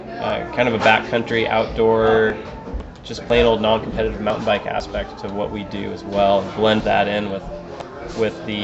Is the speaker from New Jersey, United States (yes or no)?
no; Washington, United States; I come out of the Pacific Northwest. I grew up in Washington State, and I've been riding my whole life.